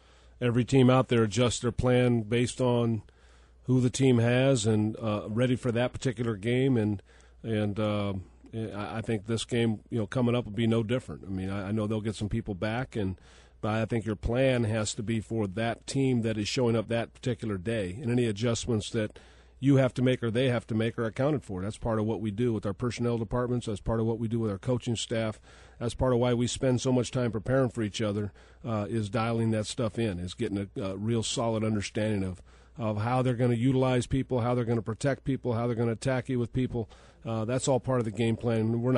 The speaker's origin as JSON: {"language": "English", "region": "California", "country": "United States", "tie": "born or raised there", "said": "taking me to Raiders games growing up in the Bay Area"}